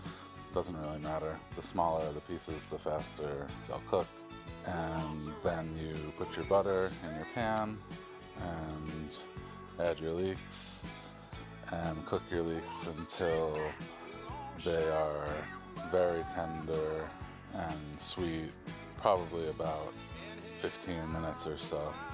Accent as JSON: {"language": "English", "region": "Massachusetts", "country": "United States", "lives_now": "Toronto, Canada", "said": "I live in Toronto, Canada, but I'm from Massachusetts"}